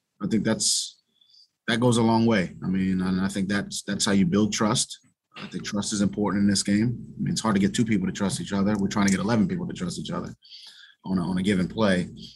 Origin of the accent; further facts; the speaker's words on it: Brooklyn, New York, United States; My personal journey growing up in Brooklyn, New York, and obviously had some challenges.